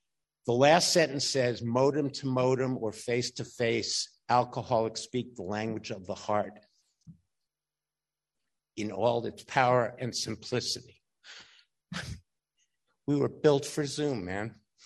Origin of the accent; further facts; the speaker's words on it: New York City, New York, United States; I grew up in New York City.